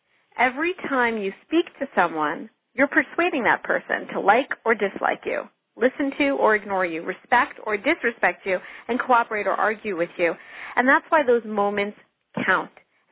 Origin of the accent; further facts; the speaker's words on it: New York, United States; and I grew up in Long Island and was very aware of any racial or religious tension in the area.